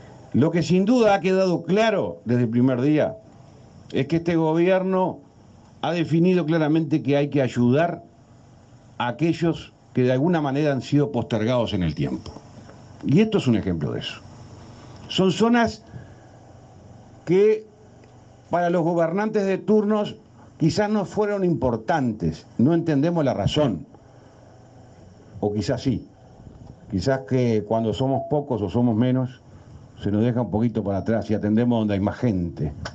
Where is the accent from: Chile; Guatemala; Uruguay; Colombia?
Uruguay; como un uruguayo más